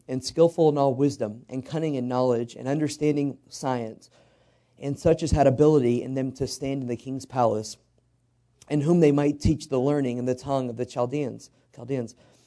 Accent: Fairfield, United States; I'm from Fairfield.

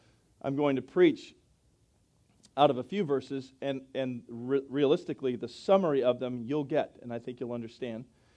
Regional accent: United States; I'm so thankful I'm an American. I am so thankful to be an American, but I'm so thankful to be a Christian American.

